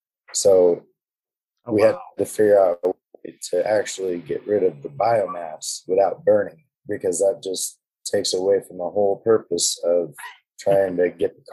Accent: Boise, Idaho, United States; now in Oregon, United States; I was born and raised in Boise, Idaho, so I kind of want to go back home eventually.

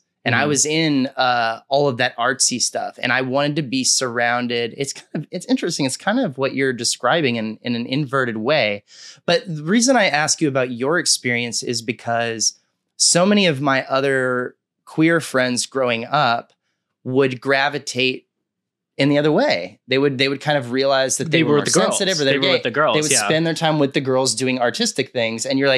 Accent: Texas, United States; I grew up in Texas.

